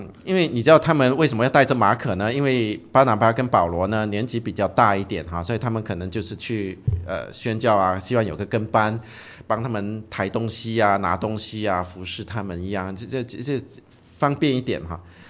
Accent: Brunei; 大家都知道我是文莱出生长大的。Okay, 我们在文莱出生长大的人都是被欺负的，就是我们没有身份，然后我们是被马来人给欺负的。

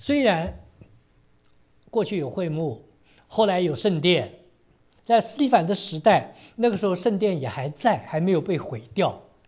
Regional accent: China; 我自己是生长在一个基督徒的家庭，这个在中国真不太多，但是我确实是在这样的家庭里边长大，到我这里已经是第四代的基督徒了。

